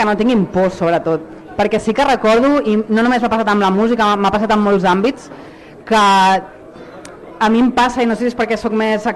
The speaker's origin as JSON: {"language": "Catalan", "town": "Sabadell", "region": "Catalonia", "country": "Spain", "said": "soc de Sabadell i tinc un grup de punk rock … des de fa 20 anys."}